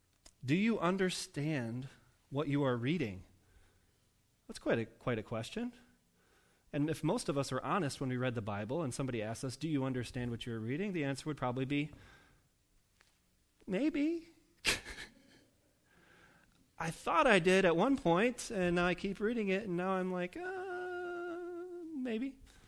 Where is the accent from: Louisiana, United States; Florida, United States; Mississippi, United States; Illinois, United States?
Illinois, United States; Rockford; was also from Rockford, my hometown, which is about an hour from Chicago.